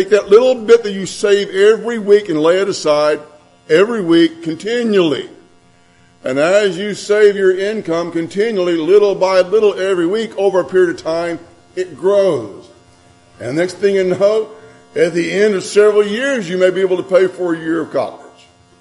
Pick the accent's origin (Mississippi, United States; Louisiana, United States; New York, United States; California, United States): Mississippi, United States; I'm from Mississippi. We only have small hills in Mississippi.